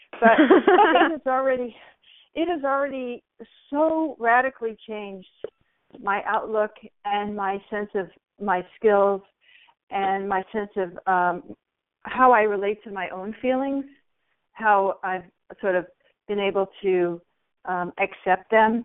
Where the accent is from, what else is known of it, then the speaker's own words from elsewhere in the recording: East Coast, United States; But, you know, I'm from the East Coast.